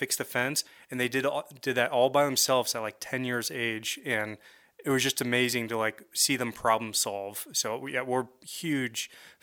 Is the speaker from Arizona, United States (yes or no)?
yes; Phoenix, Arizona, United States; moved away as an adult; now in Sandpoint, United States; Yeah, so I'm not originally from the Sandpoint area. I grew up in Phoenix, Arizona. And in 2018, in the wintertime, we moved up here and We love it.